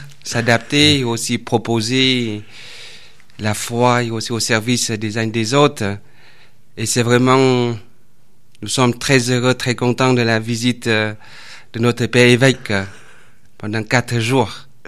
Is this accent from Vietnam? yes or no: yes; Vietnam; French is a second language; moved away as an adult; now in France; Je viens du Vietnam.